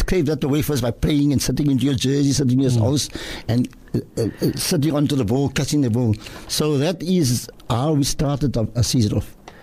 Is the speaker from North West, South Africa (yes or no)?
no; Cape Town, Western Cape, South Africa; I grew up in Cape Town. I was born in 1949 at number 13 Beaton Street, Cape Town.